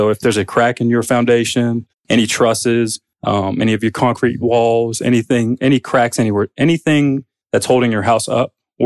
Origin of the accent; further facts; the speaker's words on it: Kennesaw, Georgia, United States; Okay. I'm from Georgia. I grew up in Kennesaw. Went to Georgia Southern University.